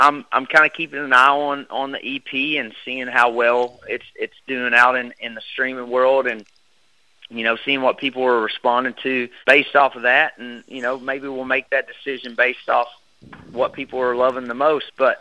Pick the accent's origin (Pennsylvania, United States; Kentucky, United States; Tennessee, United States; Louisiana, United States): Kentucky, United States; for whatever reason, we say we're from the South in Kentucky.